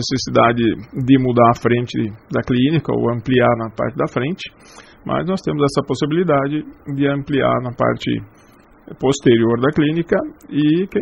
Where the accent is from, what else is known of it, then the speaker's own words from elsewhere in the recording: Espumoso, Rio Grande do Sul, Brazil; como eu sou natural de Espumoso, eu trabalho aqui porque eu gosto da cidade